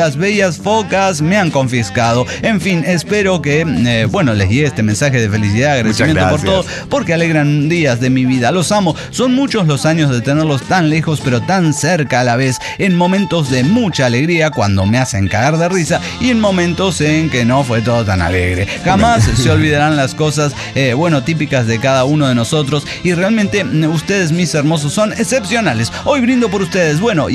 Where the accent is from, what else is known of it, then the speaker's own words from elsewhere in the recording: Oaxaca, Mexico; de Oaxaca, México.